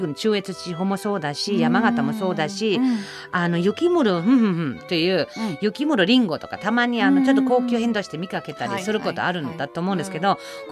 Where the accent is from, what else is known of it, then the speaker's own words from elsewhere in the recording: Germany; Japanese is a second language; now in Japan; 私まあドイツ生まれ育ちなんですけど、